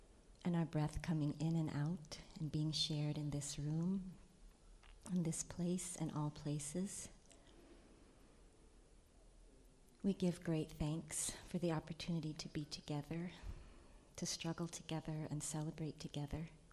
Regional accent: North Dakota, United States; it's really an honor to be with you. I hail from North Dakota, which is a semi-arid environment

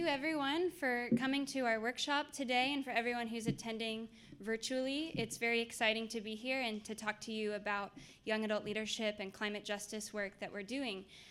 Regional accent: Plano, Texas, United States; I'm from Plano, Texas, which is a northern suburb of Dallas.

